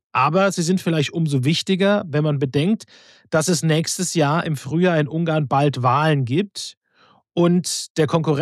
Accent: Germany; Jetzt frage ich mich natürlich als Deutscher

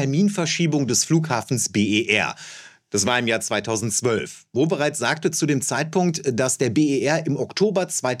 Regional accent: Berlin, Germany; als Berliner nennen wir euch jetzt mal 3 davon.

